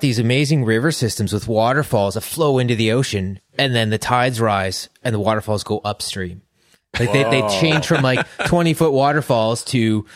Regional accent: Nova Scotia, Canada; moved away; I'm pretty new. I'm from Way in Cape Breton. And my girlfriend and I, we moved here last summer

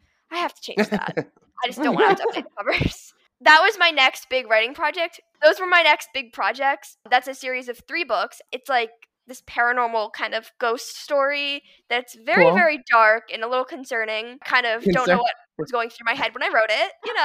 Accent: Los Angeles, California, United States; So I was born in Los Angeles and I lived there for the first 11 years of my life. It was actually the place we grew up.

